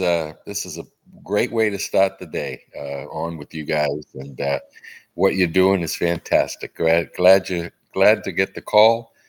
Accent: Cambridge, Massachusetts, United States; I grew up in Cambridge, Mass. We had a real community that we lived in. In fact, I spent most of my young years on Howard Street

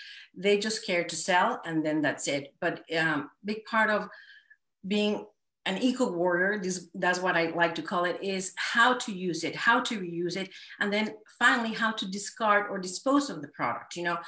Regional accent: Mexico City, Mexico; now in United States; But originally, I'm from Mexico City. And coming from Mexico City, I realized culturally was very different.

